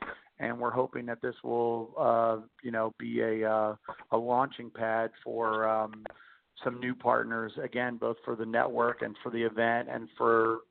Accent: New Jersey, United States; I joke that … from Jersey. I grew up on the East Coast, a fan of traditional sports.

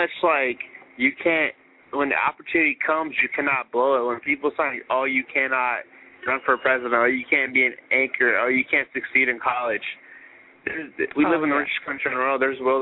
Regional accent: Dallas, Texas, United States; Like, I'm from Dallas. I grew up in North City of Dallas.

